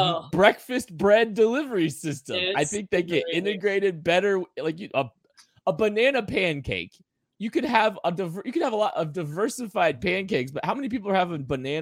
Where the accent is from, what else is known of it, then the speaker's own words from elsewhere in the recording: Kansas, United States; I'm not a fish guy. We grew up in Kansas.